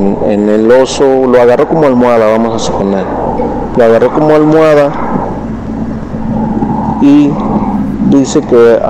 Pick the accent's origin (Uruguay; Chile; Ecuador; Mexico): Mexico; Coatzacoalcos, Veracruz; now in Reynosa, Mexico; Yo soy originario de Coatzacoalcos, Veracruz, pero radico aquí en Reynosa, Tamaulipas.